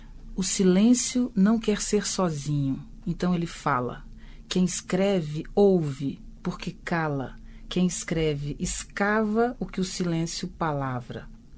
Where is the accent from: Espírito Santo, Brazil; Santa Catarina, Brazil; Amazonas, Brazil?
Espírito Santo, Brazil; Eu sou capixaba